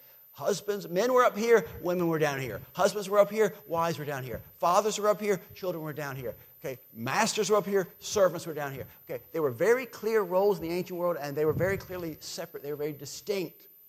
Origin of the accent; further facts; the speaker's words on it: the South, United States; I'm from the South, obviously. I'm very Southern. I didn't know how Southern I was until I moved to the Northeast, and I realized, wow, I'm more Southern than I thought.